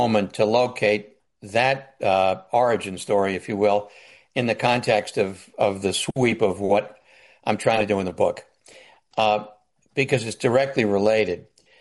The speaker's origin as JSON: {"language": "English", "town": "Bronx", "region": "New York", "country": "United States", "tie": "born there", "said": "Well, I was born in the Bronx."}